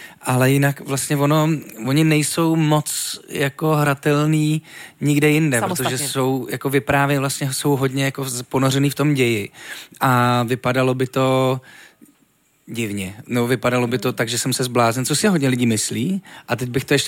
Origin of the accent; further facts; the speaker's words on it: Třinec, Moravian-Silesian Region, Czechia; to byli jsme se projít po Třinci, odkud pocházím